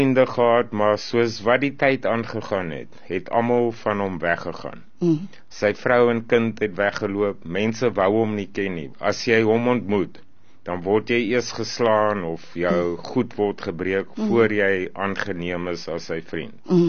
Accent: Pretoria, Gauteng, South Africa; Ek is van Pretoria

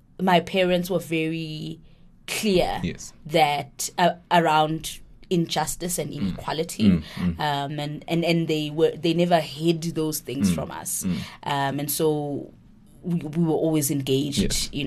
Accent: Estcourt, KwaZulu-Natal, South Africa; I am originally from Estcourt. Mm-hmm. It's a small town in KZN.

